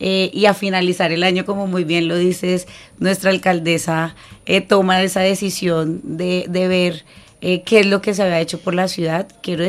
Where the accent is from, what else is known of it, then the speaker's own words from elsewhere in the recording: Ibagué, Tolima, Colombia; born there; siempre quise volver. En mi tierra fue la que nací y acá estoy nuevamente aportándole a la ciudad.